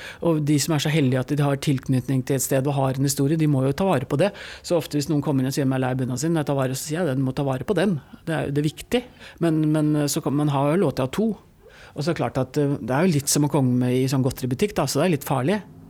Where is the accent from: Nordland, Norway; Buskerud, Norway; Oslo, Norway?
Oslo, Norway; jeg vokste opp her på Tåsen i Oslo